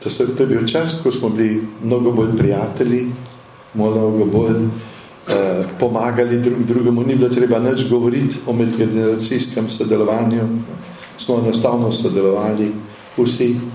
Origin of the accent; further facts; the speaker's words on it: Zasavje, Slovenia; now in Stara Loka, Slovenia; In sem iz Zasavja doma, to se pravi, z drugega konca. Sem pa zdaj že 12 let tudi na Gorenjskem